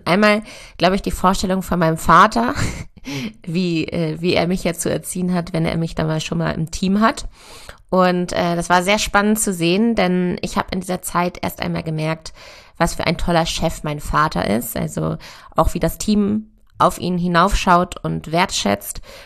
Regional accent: Hanover, Lower Saxony, Germany; ich komme aus Hannover und bin auf einem konventionellen Ackerbaubetrieb groß geworden.

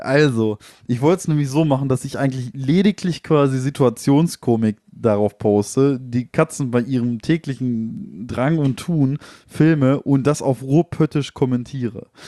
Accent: North Rhine-Westphalia, Germany; Ich sag mal, wir sind ja aus dem Ruhrgebiet, da reicht irgendwie der Blick.

